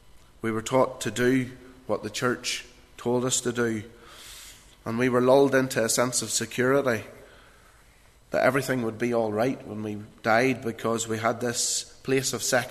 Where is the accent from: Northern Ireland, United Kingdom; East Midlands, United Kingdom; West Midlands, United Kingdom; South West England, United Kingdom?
Northern Ireland, United Kingdom; Ballymena; Growing up in Ballymena, I will say that we never had a Bible in our home.